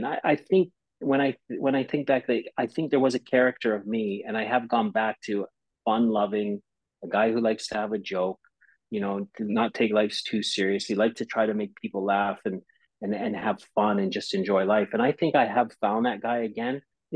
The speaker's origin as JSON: {"language": "English", "region": "Saskatchewan", "country": "Canada", "tie": "born or raised there", "lives_now": "United Kingdom", "said": "I was a kid from Saskatchewan, you know?"}